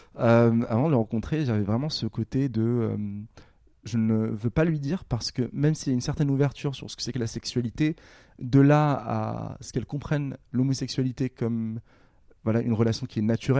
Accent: Morocco; moved away as an adult; now in France; Non, j'ai grandi au Maroc.

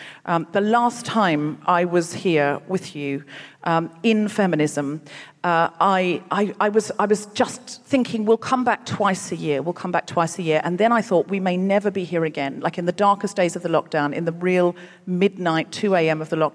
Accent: Brisbane, Queensland, Australia; I was born and raised in Brisbane. I know I don't sound especially Australian, but I read a lot of Ian Blyton as a child, and I picked up the accent for the books.

